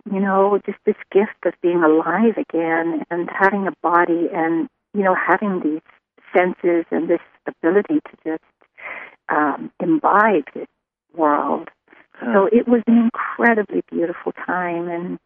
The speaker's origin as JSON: {"language": "English", "country": "Ireland", "tie": "born or raised there", "said": "You know, I grew up in Ireland, and so, of course, I had to go back to the scene of the crime and sort of relive it there"}